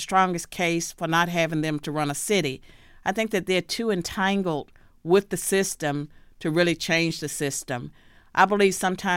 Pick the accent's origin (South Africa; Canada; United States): United States; Virginia; I was born and raised in Virginia, in a rural area. I was one of 12 children.